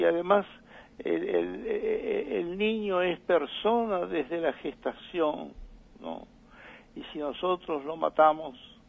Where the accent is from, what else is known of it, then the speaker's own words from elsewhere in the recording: Argentina; como argentinos